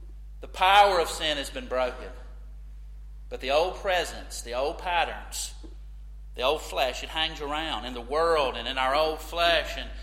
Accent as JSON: {"language": "English", "country": "United States", "said": "I still want to go sometimes to the wrong side of the car because I'm from America where we drive on the right side."}